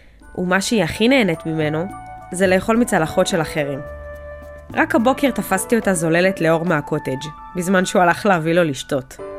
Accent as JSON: {"language": "Hebrew", "town": "Mivtahim", "region": "Southern District", "country": "Israel", "said": "סטודנטית שנה שנייה לתקשורת במכללת ספיר. אני ממושב מפתחים שבמועצה אזורית אשכול."}